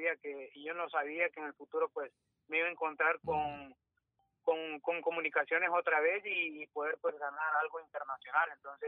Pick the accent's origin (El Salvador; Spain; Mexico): El Salvador; uno como salvadoreño trata de irse del país a veces porque quizás acá no te valoran como en otro país. A mí me tocó estar en Guatemala